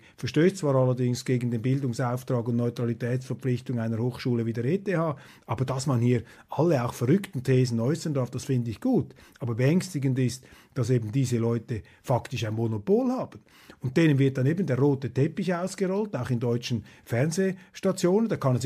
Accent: Switzerland; wo es dir also als Schweizer schlichtweg die Schuhe auszieht, wenn man dem zuhört.

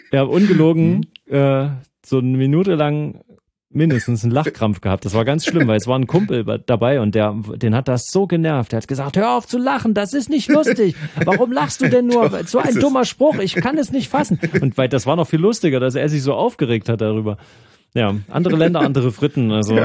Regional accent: Thuringia, Germany; ich komme aus Thüringen.

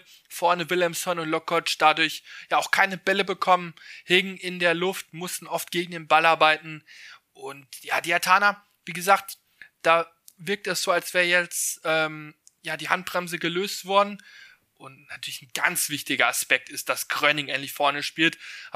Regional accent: North Rhine-Westphalia, Germany; born there; Komme gebürtig aus dem Westmünsterland

